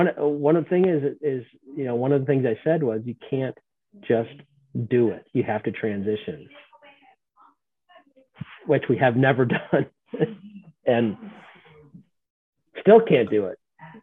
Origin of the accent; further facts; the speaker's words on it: United States; I'm an American.